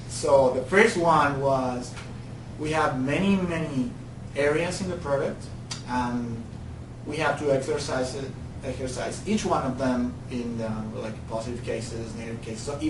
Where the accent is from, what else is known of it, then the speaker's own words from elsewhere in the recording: Bogotá, Colombia; English is a second language; I'm from Bogota, Colombia.